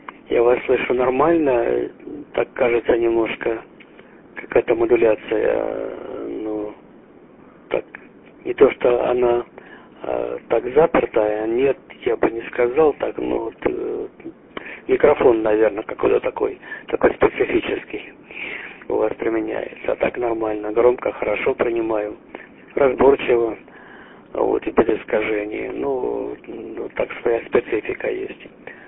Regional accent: Derkachi, Kharkiv Oblast, Ukraine; born there; Да, я родился в Харьковской области, в Деркачах, прием.

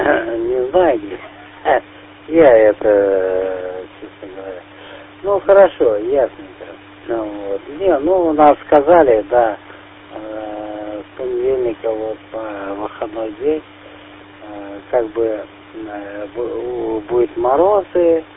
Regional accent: Moscow, Russia; moved away; я тут это, с 2015 всего лишь живу года, вот, я из Москвы абсолютно

